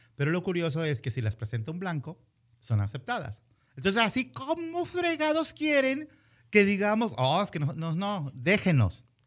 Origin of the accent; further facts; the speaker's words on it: Mexico; los mexicanos, entre el grupo de los latinos, somos los que tenemos el más alto riesgo de desarrollar diabetes